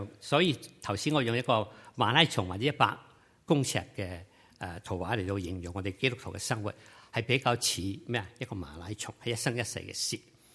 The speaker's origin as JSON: {"language": "Cantonese", "region": "Guangdong", "country": "China", "said": "咁咧，你知道啦，我哋中國人或者廣東人咧，係好細心嘅。"}